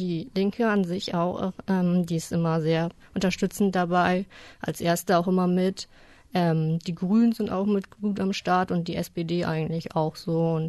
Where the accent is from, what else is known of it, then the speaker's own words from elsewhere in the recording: Buxtehude, Lower Saxony, Germany; also born or lived in Osnabrück; Ich komme ursprünglich aus Buxtehude, bin aber zwischendurch fürs Studium weggezogen nach Osnabrück und bin jetzt letztes Jahr wieder hergezogen.